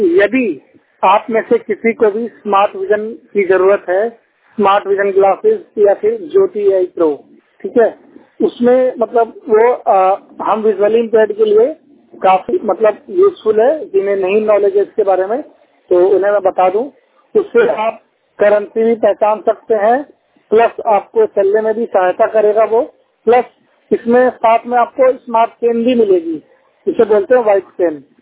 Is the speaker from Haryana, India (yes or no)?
no; Bihar, India; now in Delhi, India; वैसे मैं बिहार का रहने वाला हूँ।